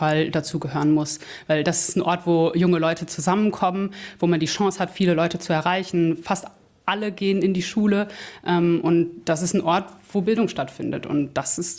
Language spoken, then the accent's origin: German; Bielefeld, North Rhine-Westphalia, Germany; Aus dem wunderschönen Bielefeld.